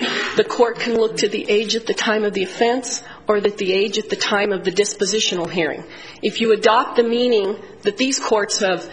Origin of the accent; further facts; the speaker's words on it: Great Falls, Montana, United States; from the Great Falls, Montana, representing the United States.